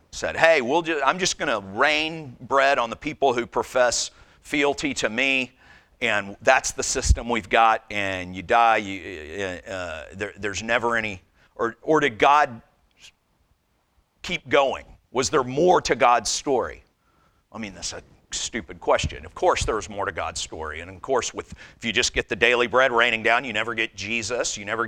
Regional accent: the South, United States; growing up in the Southern, I'd go to church with my granddad, who was a godly man, my hero

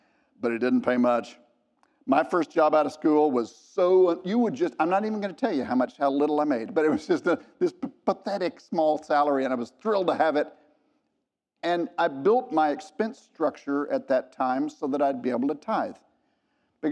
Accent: Dallas, Texas, United States; I grew up here in Dallas

